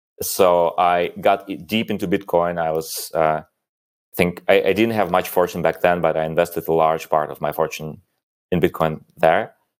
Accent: Ukraine; also born or lived in Soviet Union; I was born in Soviet Union, and I grew up in Ukraine right after the Soviet Union break apart.

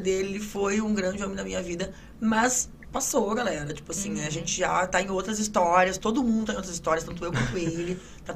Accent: Brazil; Eu sou brasileiro

